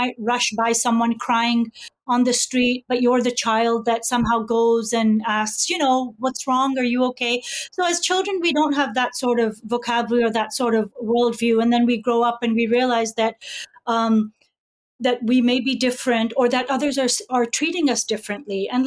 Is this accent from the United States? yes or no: no; England, United Kingdom; because I grew up in England, in the 70s, 80s, you know, certain time period